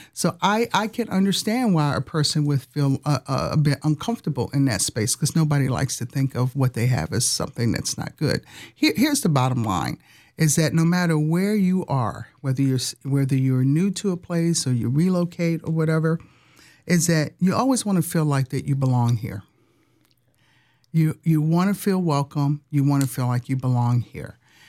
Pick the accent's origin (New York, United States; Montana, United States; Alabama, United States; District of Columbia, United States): District of Columbia, United States; Washington; So, I mean, I'm originally from Washington, D.C. We moved from New Jersey.